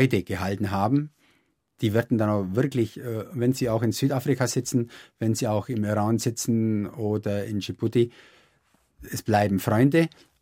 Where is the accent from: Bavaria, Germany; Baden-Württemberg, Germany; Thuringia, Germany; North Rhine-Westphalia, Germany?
Bavaria, Germany; Ich komme aus Nördlinger Ries, das ist eine fruchtbare Gegend